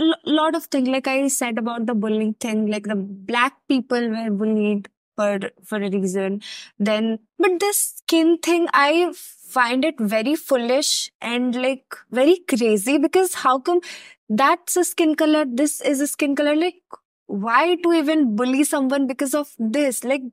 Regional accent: India; even after knowing that I am an Indian, I am much younger than them

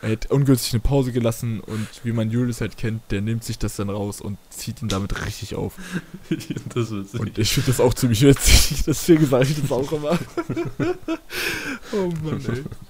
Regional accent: Berlin, Germany; born there; Also ich bin geborener Berliner, Alter.

